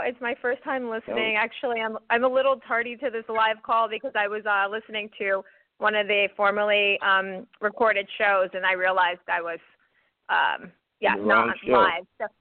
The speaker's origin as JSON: {"language": "English", "region": "East Coast", "country": "United States", "lives_now": "California, United States", "said": "Okay, so I'm from the East Coast, as Ted knows, and I now live in California"}